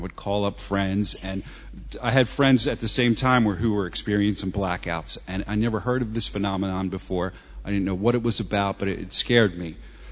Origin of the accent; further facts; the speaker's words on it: New Jersey, United States; I was born and raised in South Jersey, about 15 minutes outside of Philadelphia. I come from a large Catholic family, lots of uncles, lots of aunts, lots of cousins, lots of love.